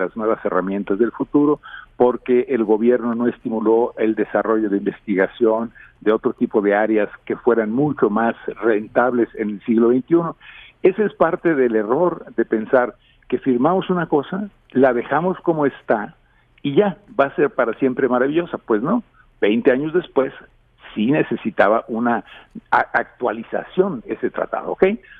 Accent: Mexico; Nosotros seguimos en este mundo en el cual somos muy mexicanos, ¿no?

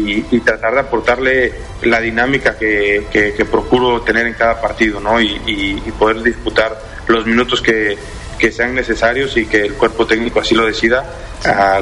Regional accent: Mexico; que sepan que nosotros somos mexicanos y que nos sentimos orgullosos de serlo

